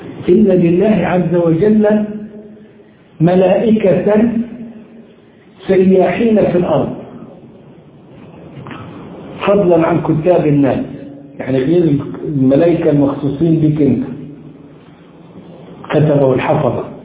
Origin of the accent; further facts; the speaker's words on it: Egypt; moved away as an adult; now in Turkey; لأننا من حوالي 35 سنة مسافر برا مصر، من سنة 90 لغاية الآن مسافر.